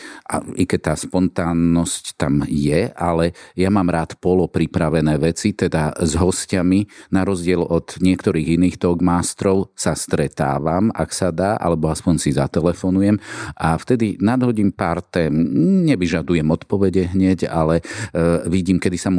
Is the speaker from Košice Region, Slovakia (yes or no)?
yes; Košice, Košice Region, Slovakia; born there; Tak ja som sa narodil v Košiciach.